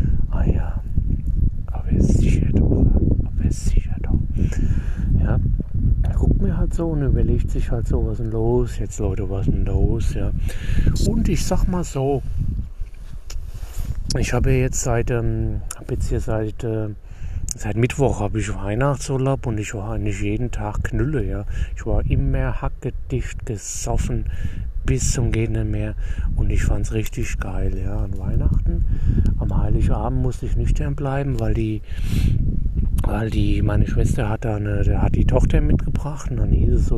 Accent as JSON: {"language": "German", "region": "Hesse", "country": "Germany", "said": "ich bin ja aus Hessen, ja. Ich bin ja der hessische Prolet, aber hallo, ja. Sitze hier im Balkon"}